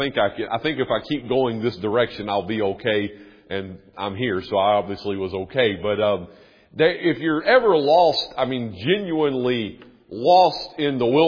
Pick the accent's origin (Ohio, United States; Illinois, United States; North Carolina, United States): North Carolina, United States; Maybe if it's like where I am, where I grew up in North Carolina with a lot of mountains